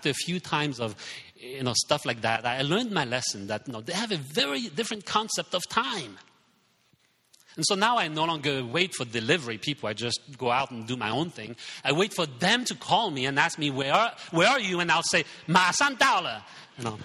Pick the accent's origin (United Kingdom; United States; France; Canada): France; English is a second language; also born or lived in Hong Kong; I was Hong Kong-born Chinese, but I didn't speak Chinese because I grew up in France.